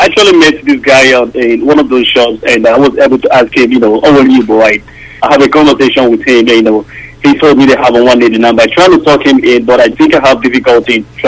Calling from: Maryland, United States; I'm calling from Maryland.

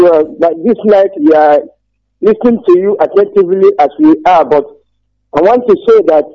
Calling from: Ogwa, Imo, Nigeria; I'm calling you from Ogwa in Imo State.

